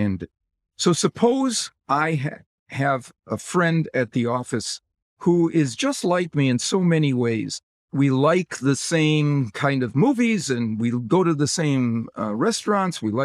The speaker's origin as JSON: {"language": "English", "region": "Wisconsin", "country": "United States", "tie": "born or raised there", "said": "I grew up in Wisconsin, and the NFL team associated with Wisconsin is the Green Bay Packers."}